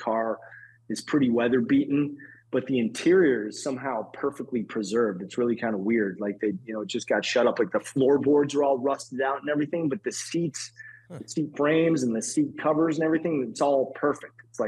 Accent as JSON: {"language": "English", "town": "Chicago", "region": "Illinois", "country": "United States", "said": "I'm a little bit ashamed to say as a Chicagoan, I've never been to McCacken before"}